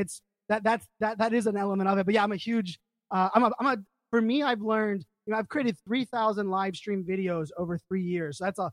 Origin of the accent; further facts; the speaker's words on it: Pittsburgh, Pennsylvania, United States; that's how I grew up in Pittsburgh. My daughters were born in Arizona, but we all bleed Pittsburgh colors.